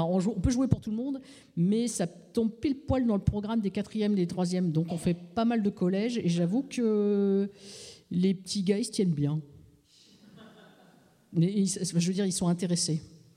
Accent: Lille, Hauts-de-France, France; Alors, je ne sais pas si ça s'entend, mais je viens des HDF, moi, Hauts-de-France, c'est pas HDR. Je viens de Lille, quoi.

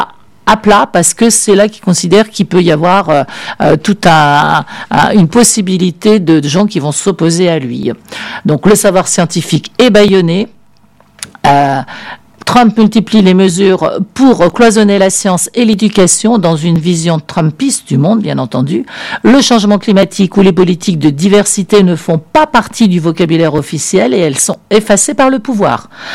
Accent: France; accent: French; J'ai un accent français, comme ça, c'est pour que les gens ils comprennent plus facilement mon anglais.

